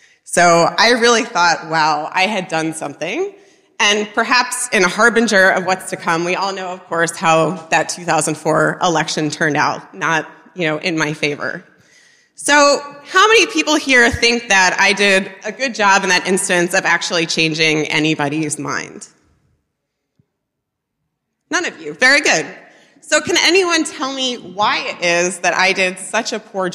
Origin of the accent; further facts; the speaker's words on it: United States; for me as an American, the, you know, recent U.S. election